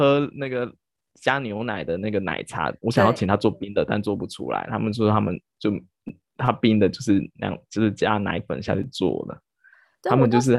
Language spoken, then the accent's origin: Chinese; Taiwan; 因为我台湾人就很习惯